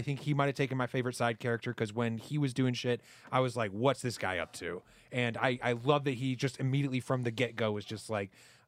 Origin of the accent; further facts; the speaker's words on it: Syracuse, New York, United States; from my hometown of Syracuse, New York